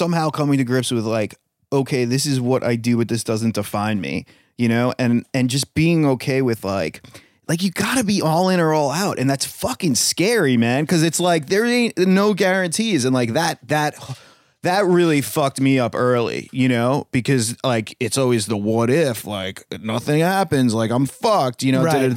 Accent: East Meadow, New York, United States; I mean, so I grew up in East Meadow.

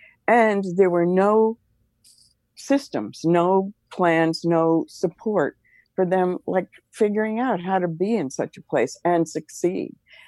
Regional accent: Manhattan, New York, United States; also born or lived in New Jersey; But when I grew up in Manhattan and New Jersey and didn't have any Black friends till I was in college.

